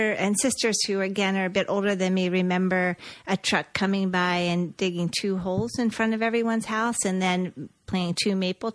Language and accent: English; Levittown, Pennsylvania, United States; So I was born in Levittown, Pennsylvania. So I grew up in it was the second Levittown.